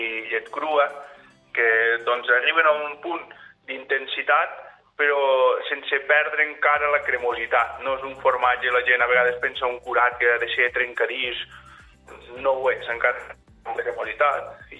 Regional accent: Vandellòs, Catalonia, Spain; jo sóc del poble, sóc de casa, sóc de Vandellòs

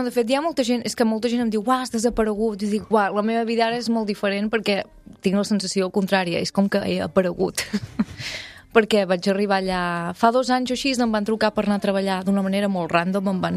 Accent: Catalonia, Spain

